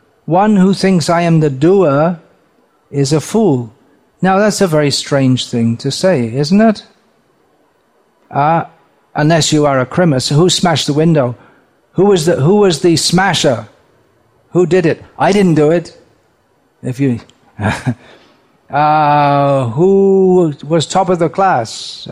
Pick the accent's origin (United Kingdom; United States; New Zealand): United Kingdom; England; born there; I was born in England, and the only language I knew until about the age of 20 was English